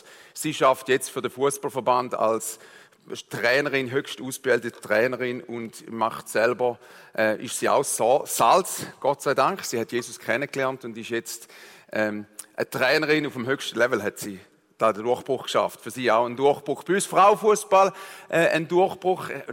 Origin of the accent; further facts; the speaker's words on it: Switzerland; Ein bisschen anders wie bei uns in der Schweiz, wo man sich gar brühen im Solarium, oder?